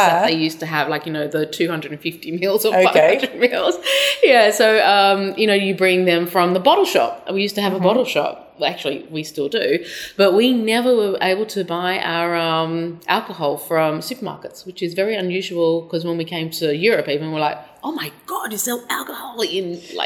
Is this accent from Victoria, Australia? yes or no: no; Sydney, New South Wales, Australia; I grew up in Sydney, Australia, in a place called Surry Hills. And it was, back in those days, a real scummy area to live in.